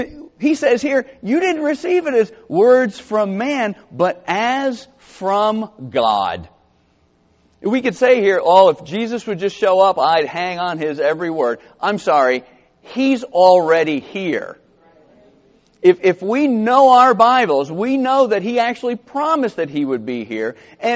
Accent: Georgia, United States; I grew up in South Georgia, and the way to say that is, if I were you, this is what I would do.

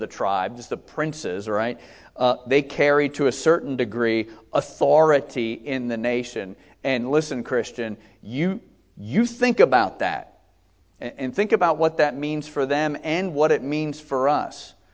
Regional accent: United States; And as Americans, we go, hi-ya! Because I'm an American and I'm all about individuality and freedom.

